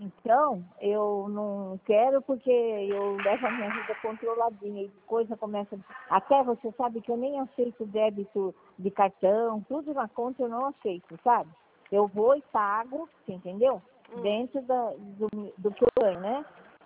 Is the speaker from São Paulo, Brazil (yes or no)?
yes; São Paulo, Brazil; now in São Bernardo do Campo, Brazil; eu moro em São Bernardo, mas eu sou de São Paulo.